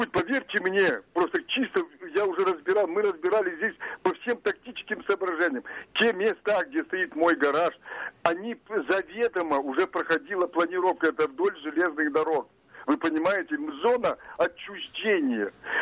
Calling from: Moscow, Russia; я из Москвы.

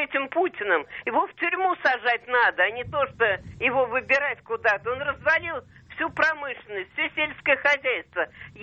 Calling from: Moscow Oblast, Russia; Я звоню из Московской области.

